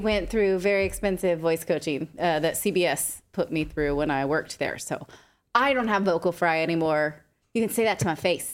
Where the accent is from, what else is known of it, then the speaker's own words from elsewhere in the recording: Hawaii, United States; Anyway, my grandma used to get us those for Christmas because we're Hawaiian.